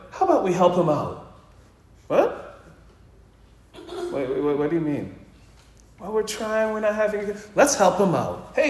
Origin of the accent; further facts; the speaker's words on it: Trinidad & Tobago; I'm from Trinidad. Grenada's smaller than Trinidad.